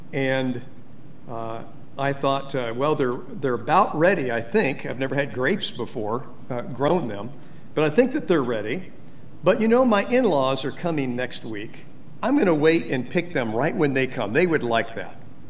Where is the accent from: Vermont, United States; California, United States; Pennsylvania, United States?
California, United States; growing up in Central California, where there are a lot of grapes that were grown there.